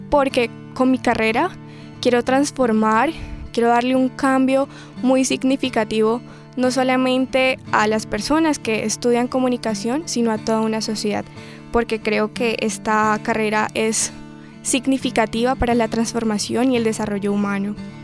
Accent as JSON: {"language": "Spanish", "country": "Colombia", "said": "lo que nos distingue como colombianos es que somos personas con mucha perseverancia y me considero una mujer muy perseverante."}